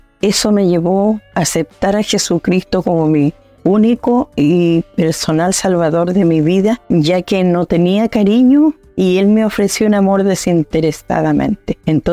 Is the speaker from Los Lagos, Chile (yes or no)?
yes; Fresia, Los Lagos, Chile; En aquellos años, en mi pueblo, que era Fresia, mi linda comuna, mi tierra natal